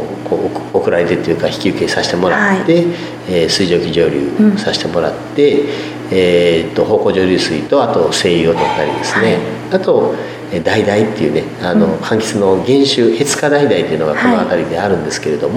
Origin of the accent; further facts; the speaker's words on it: Kagoshima, Japan; あの例えばうちの地元で採れるパッションフルーツっていうのが有名なんですけど、はい、あの鹿児島県では一応ハウスの出荷高で 2番目のとこなんですけどね、